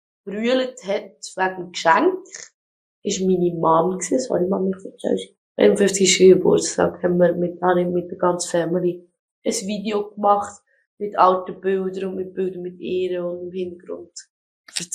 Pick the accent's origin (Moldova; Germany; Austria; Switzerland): Switzerland; wir sind Schweizer